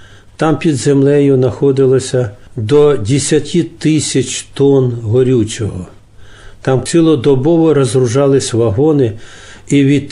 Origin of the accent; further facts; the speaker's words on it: Poltava, Poltava Oblast, Ukraine; Котовські знали, що я з Полтави